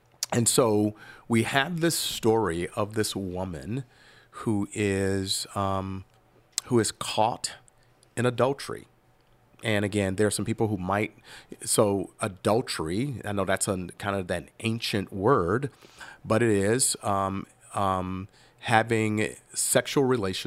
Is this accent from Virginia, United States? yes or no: no; Chicago, Illinois, United States; when I was a little kid when we were growing up in Chicago, outside playing softball.